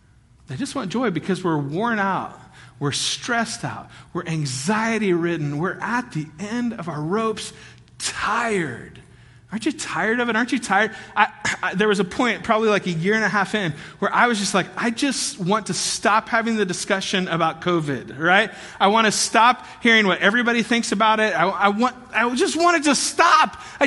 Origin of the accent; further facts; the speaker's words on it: Kansas, United States; maybe this is a Kansas thing and not a Kentucky thing, because where I grew up in Kansas